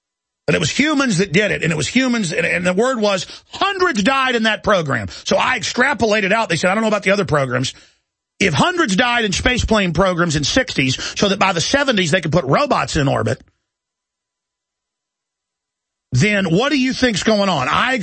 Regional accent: Texas, United States; I'm from Texas, folks. I know a lot of people. I grew up around NASA stuff.

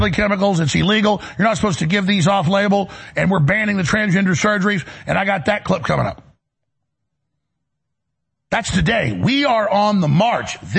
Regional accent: United States; I'm an American. I'm a Christian. I'm a patriot.

